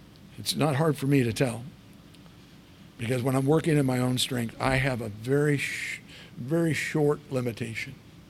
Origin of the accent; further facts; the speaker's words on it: Artesia, United States; I grew up in Artesia, and everybody had fruit trees in their backyard.